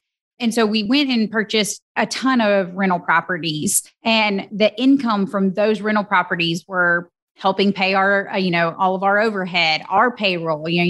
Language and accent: English; Georgia, United States; now in Tuscaloosa, United States; So I'm originally from Georgia, moved to Alabama to attend the University of Alabama, Roll Tide. And so after that, I stayed in Tuscaloosa